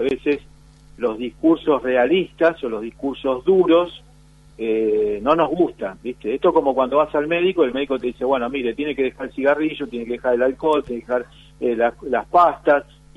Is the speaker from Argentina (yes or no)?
yes; Argentina; yo siempre digo, yo soy argentino, mi bandera es la celeste y blanca